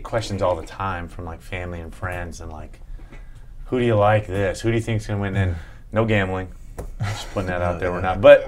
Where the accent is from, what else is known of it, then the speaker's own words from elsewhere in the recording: San Diego, California, United States; So I grew up playing a lot of soccer. I grew up soccer in San Diego is like king.